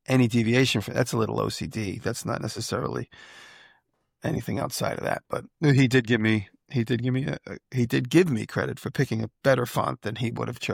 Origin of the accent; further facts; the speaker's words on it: New York, United States; accent: Long Island; The one where the letters, that's my Long Island accent, the letters.